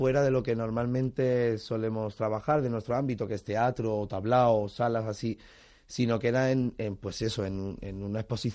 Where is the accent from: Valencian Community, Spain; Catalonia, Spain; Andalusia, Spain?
Catalonia, Spain; Badalona; also born or lived in Córdoba; yo soy de Badalona, soy de una ciudad pegada a Barcelona, sí. Yo me he criado siempre entre Córdoba y Badalona porque mis padres son de Córdoba y siempre hemos estado a caballo entre una ciudad y otra.